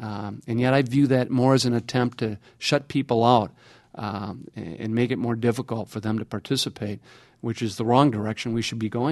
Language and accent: English; Wisconsin, United States; And as a lifetime resident of this state, my home state, I am concerned about the future direction that has occurred.